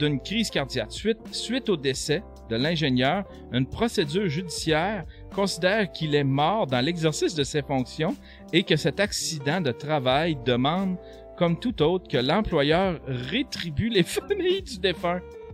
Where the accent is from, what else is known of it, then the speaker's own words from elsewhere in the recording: Rouyn-Noranda, Quebec, Canada; Qu'est-ce qui se passe à Rouyn-Noranda? C'est ma ville natale.